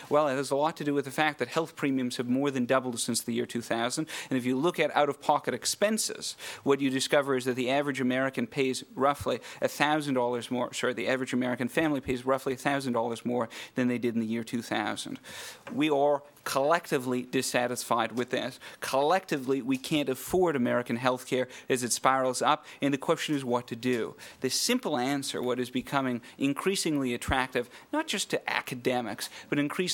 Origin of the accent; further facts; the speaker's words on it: Winnipeg, Manitoba, Canada; I grew up in Winnipeg, and went to medical school in Winnipeg, which was smack dab in the middle of Canada.